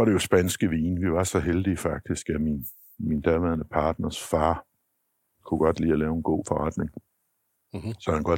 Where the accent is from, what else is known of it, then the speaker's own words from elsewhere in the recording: Jutland, Denmark; da jeg var dreng og boede i Jylland